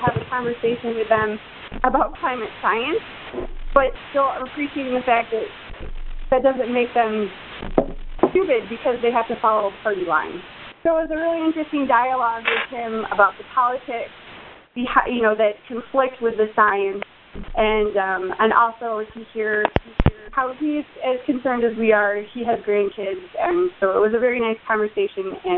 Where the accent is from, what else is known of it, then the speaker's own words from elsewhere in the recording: New York, United States; expand to include educators from Colorado, North Carolina, Georgia, and New York State, of course, because I'm from New York State.